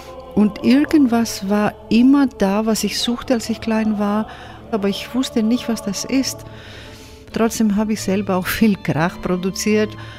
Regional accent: Athens, Attica, Greece; German is a second language; Ich bin in Athen aufgewachsen, in einer sehr großen Familie.

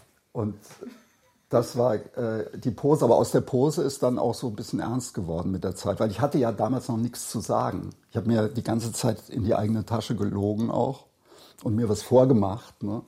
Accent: Alsfeld, Hesse, Germany; Ich bin aus Oberhessen, Zonenrand, Alsfeld heißt der Ort. Und da wegzukommen ist ganz schwer.

